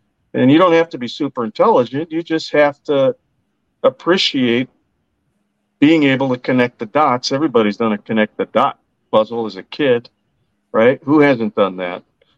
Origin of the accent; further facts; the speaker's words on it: United States; Government, as an American, as I was raised, I always keep one eye open, always have with government.